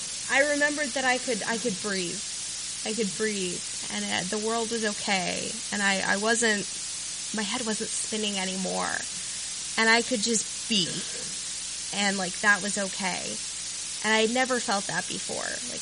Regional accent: Los Angeles, California, United States; I grew up in Los Angeles, in suburban Los Angeles.

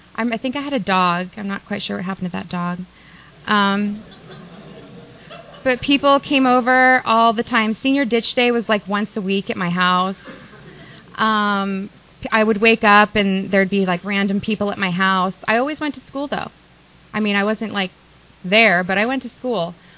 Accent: Venice, California, United States; I grew up in Venice, California. Went to Venice High School.

